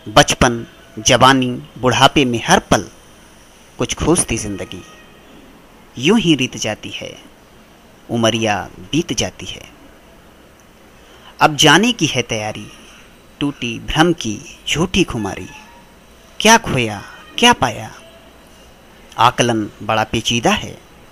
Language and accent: Hindi; Nalanda, Bihar, India; now in Kolkata, India; मूल रूप से नालंदा बिहार का निवासी हूँ। कोलकाता में एक निजी कंपनी में अकाउंटेंट के तौर पर कार्यरत हूँ।